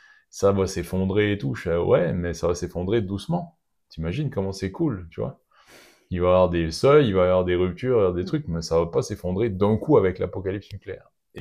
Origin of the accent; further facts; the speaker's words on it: Quebec, Canada; parce que j'ai grandi au Québec pendant la guerre froide